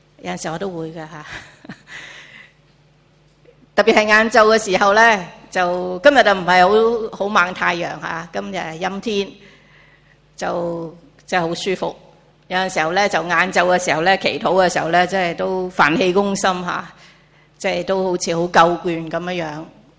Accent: Guangdong, China; 我们中国人广东人说吃糊仔

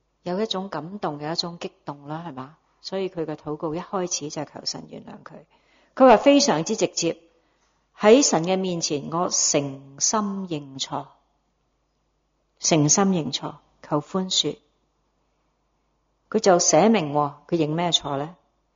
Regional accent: Hong Kong; born there; 但我们生在香港有什么迫害啊？

